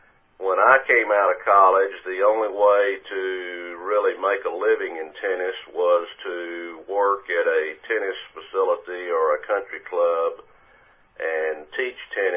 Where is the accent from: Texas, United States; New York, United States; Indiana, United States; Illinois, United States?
Texas, United States; accent: East Texas; Well, we both grew up in Texas. As you can tell from my accent, I'm East Texas.